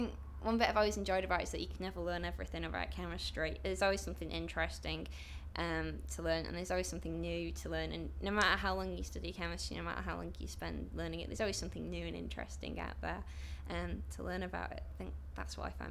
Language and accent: English; Oldham, North West England, United Kingdom; I'm originally from Oldham, which is near Manchester.